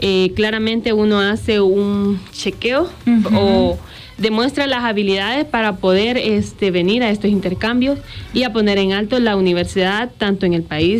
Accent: El Salvador; bueno, vengo de El Salvador.

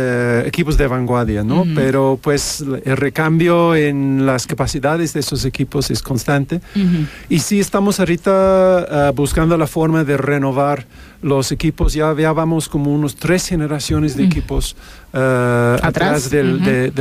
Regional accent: England, United Kingdom; Spanish is a second language; moved away as an adult; now in Mexico; Yo soy inglés. Uh-huh. Llevo 22 años en México. Llegué para hacer un proyecto de 2 años

